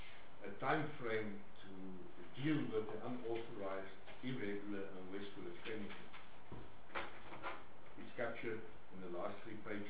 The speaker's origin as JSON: {"language": "English", "region": "Northern Cape", "country": "South Africa", "said": "as I'm from the Northern Cape"}